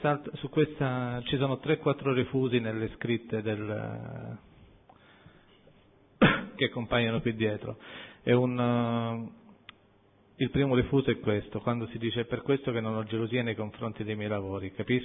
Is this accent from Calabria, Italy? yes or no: no; Rome, Lazio, Italy; io sono nato a Roma, ho vissuto a Roma, e Roma è una città particolarmente carica da quel punto di vista